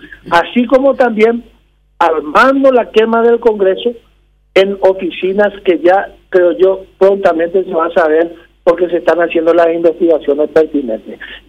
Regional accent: Paraguay; como paraguayos, como colorados y como políticos

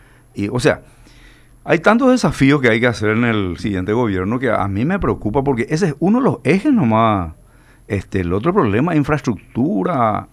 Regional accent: Central, Paraguay; Yo soy de Villaliza, él fue intendente de Villaliza.

